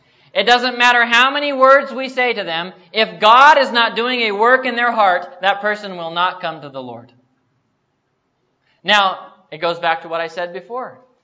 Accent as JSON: {"language": "English", "country": "United States", "said": "You know, I'm 25 years old. I come from America."}